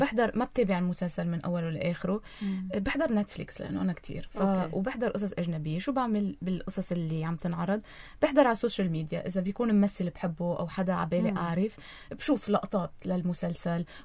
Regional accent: Lebanon; نحنا لبنانيين،

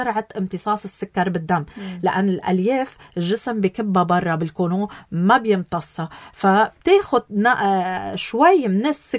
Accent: Lebanon; نحن كلبنانيين

